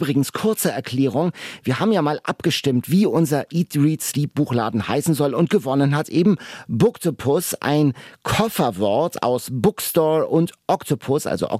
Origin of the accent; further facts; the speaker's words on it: West Germany, Germany; Also man konnte als Wessi sozusagen auf diese Aussichtsplattform gehen und über die Mauer rüberschauen.